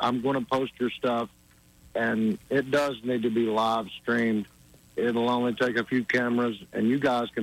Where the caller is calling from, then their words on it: Crossville, Tennessee, United States; I'm listening from Crossville, Tennessee.